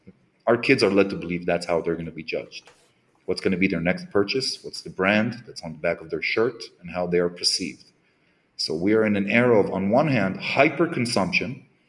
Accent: Israel; And I'm coming again from Israel. We have extreme costs of living and everything.

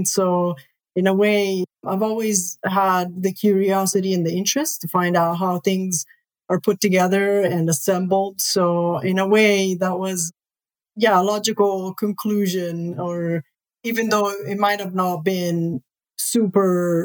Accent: Rome, Lazio, Italy; Well, I originally was born and raised in Rome, Italy.

